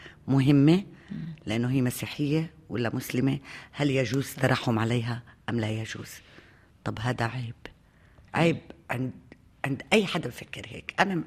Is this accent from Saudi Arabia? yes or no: no; Jordan; احنا مثلا نشتري من سوريا ومن مصر ومن كل محل، منشتريش من الاردن